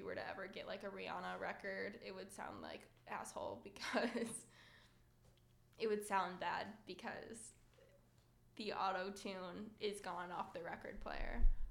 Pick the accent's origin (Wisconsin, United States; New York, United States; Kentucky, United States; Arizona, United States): Wisconsin, United States; I'm 18. I'm from Southeast Wisconsin. I come from a small suburbs.